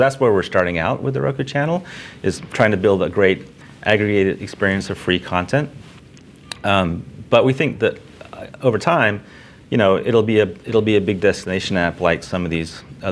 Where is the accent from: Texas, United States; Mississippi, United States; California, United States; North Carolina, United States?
Texas, United States; Houston; Well, I went to Texas A&M and I grew up in Houston.